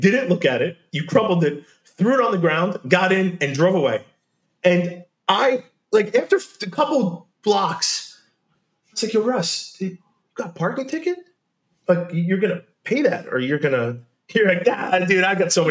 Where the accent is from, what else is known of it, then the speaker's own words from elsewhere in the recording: New York, United States; I'm from New York. You can't really own a gun. I mean, you can, but you really can't. And I was like, and from like lower Westchester, nobody owns a gun.